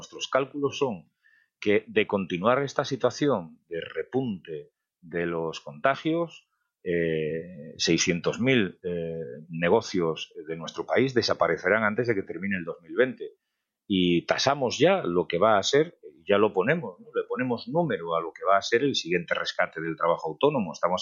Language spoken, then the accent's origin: Spanish; Vilagarcía de Arousa, Galicia, Spain; yo en estos momentos estoy afortunadamente en mi tierra, en Galicia, en mi pueblo, Villa García de Arosa, en mi casa que tengo desde que nací.